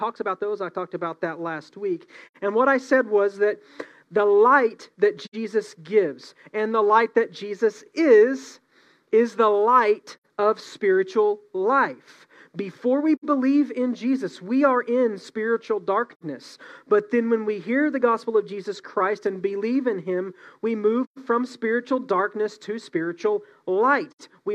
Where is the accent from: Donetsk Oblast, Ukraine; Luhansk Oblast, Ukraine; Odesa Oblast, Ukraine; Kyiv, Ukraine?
Odesa Oblast, Ukraine; Odesa; I'm from Odessa and they don't teach us to, you know, create distinctions between our words.